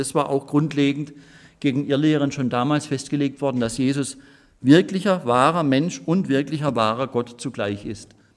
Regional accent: Baden-Württemberg, Germany; etwa in Baden, wo ich herkomme

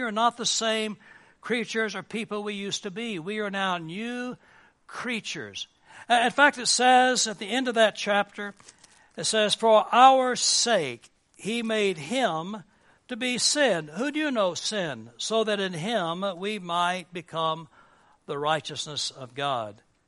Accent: United States; I'm an American because Switzerland decided they had no use for evangelicals.

